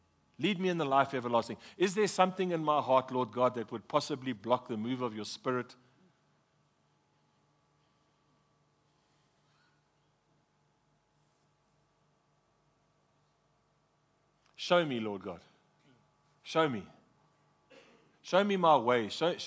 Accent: Durban, KwaZulu-Natal, South Africa; As my friend that I grew up with in Durban

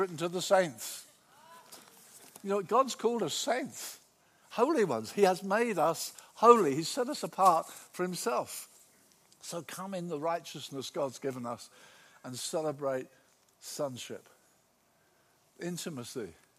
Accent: Brighton, South East England, United Kingdom; He walked up and down on Brighton Beach, my hometown, Brighton.

